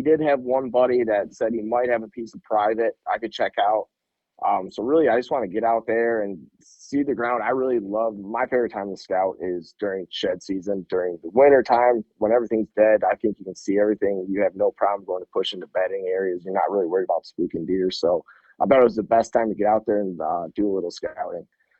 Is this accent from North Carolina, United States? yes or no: no; Memphis, Michigan, United States; I am from Memphis, Michigan.